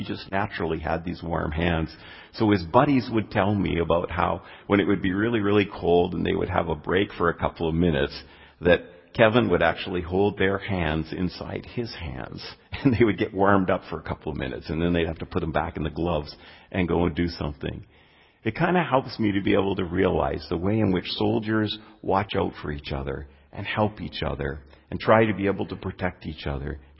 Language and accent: English; Canada; I can remember just being struck as being a Canadian